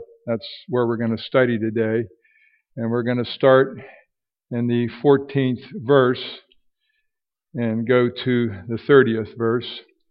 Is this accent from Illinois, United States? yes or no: no; Irwin, Pennsylvania, United States; now in Greensburg, United States; I'm about 10 miles from my hometown in Irwin, PA. We're in Greensburg now.